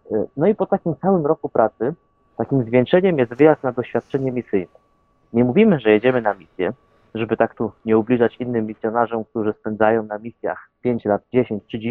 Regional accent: Poznań, Greater Poland Voivodeship, Poland; jestem z Poznania.

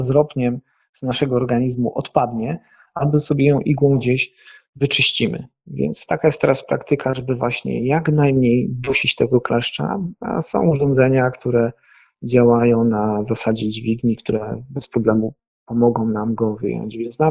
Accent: Sanok, Subcarpathian Voivodeship, Poland; moje ulubione miejsce w okolicach Sanoka, mojej rodzinnej miejscowości

